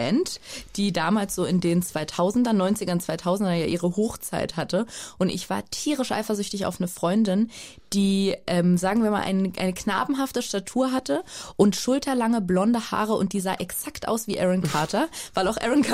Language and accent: German; Berlin, Germany; Aufgewachsen bin ich tatsächlich in Schöneberg, bin einigermaßen oft umgezogen, aber begonnen hat mein Lebenslauf in Schöneberg.